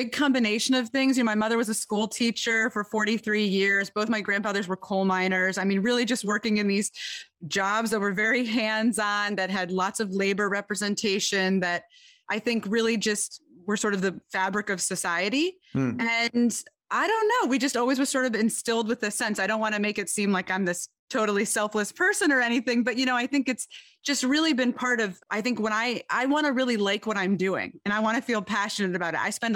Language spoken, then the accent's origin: English; Detroit, Michigan, United States; So I am from Detroit, Michigan, and I have always been inspired.